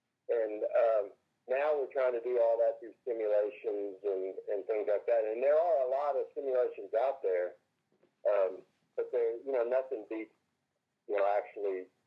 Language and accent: English; Fort Worth, Texas, United States; now in Georgia, United States; they always ask, where are you from? And I say Fort Worth, Texas, and there's a little bit of a letdown because they wanted it to be somewhere in Georgia.